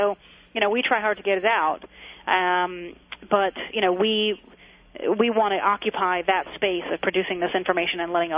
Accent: Brooklyn, New York, United States; You know, when I was a kid, growing up in Brooklyn, the New York City Board of Education at that time created a position for students to sit on the board.

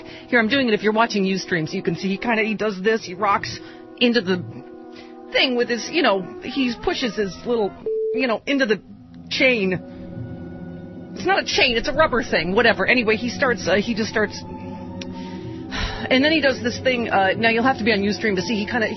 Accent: Lockport, New York, United States; I told them that I grew up in Lockport, New York, which was built by Harrison Radiator.

